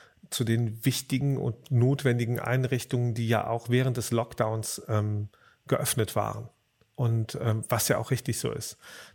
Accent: Rhineland, Germany; now in Berlin, Germany; Ich bin ja eigentlich Rheinländer, ich bin ja ein Zugezogener hier in Berlin

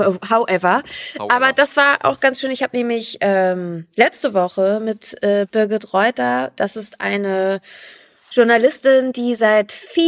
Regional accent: Hamburg, Germany; Ich wohne direkt auf der Grenze zwischen Hamburg und Schleswig-Holstein. Ich fühle mich als Hamburgerin.

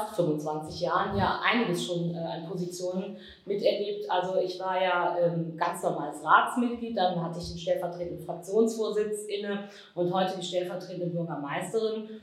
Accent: Kirchheim, Germany; Ich kann mal vielleicht einfach ein Beispiel aus meinem Heimatort in Kirchheim nennen.

